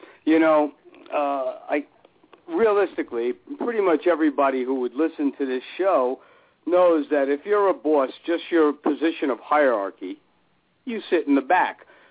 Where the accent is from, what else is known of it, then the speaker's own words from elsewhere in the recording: Union City, New Jersey, United States; there was a page called I Grew Up in Union City, and I grew up in Union City, New Jersey.